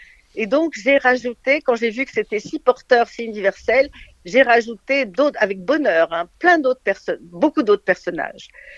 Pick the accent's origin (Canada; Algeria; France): Algeria; parce que je suis originaire d'Algérie.